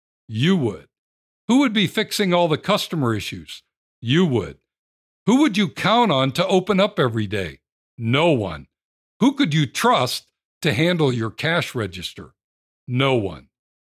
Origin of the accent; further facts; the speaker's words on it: Cleveland, Ohio, United States; He then became defensive coordinator for the Cleveland Browns, my hometown team